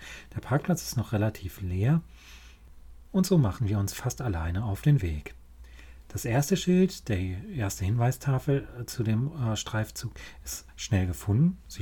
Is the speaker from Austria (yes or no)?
no; North Rhine-Westphalia, Germany; born or raised there